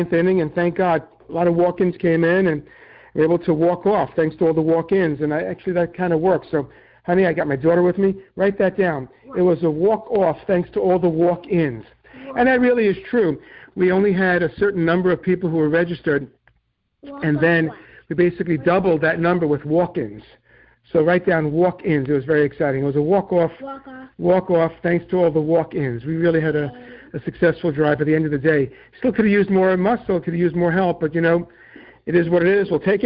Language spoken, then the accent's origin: English; New York City, New York, United States; Now, when I'm from New York City, so when we talk about the tri-state, it's New York, New Jersey, and Connecticut. Out here in the Midwest, it's Indiana, Ohio, and Kentucky, a little bit different.